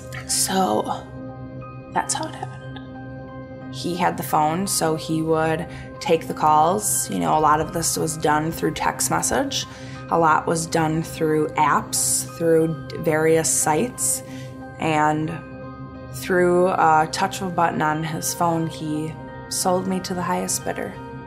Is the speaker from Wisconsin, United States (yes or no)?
yes; Hartford, Wisconsin, United States; also born or lived in Milwaukee; I was born in Milwaukee, and when I was about 8, my mom moved my sister and I to the suburbs around the Hartford area.